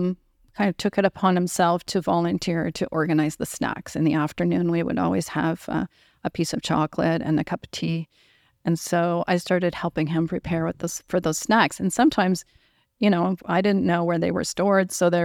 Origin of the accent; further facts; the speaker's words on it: Sudbury, Ontario, Canada; Sudbury, Ontario, my hometown.